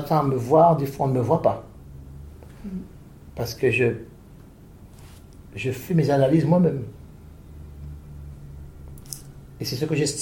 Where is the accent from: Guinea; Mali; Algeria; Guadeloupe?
Guadeloupe; Parce que je suis Guadeloupéen et je me dois.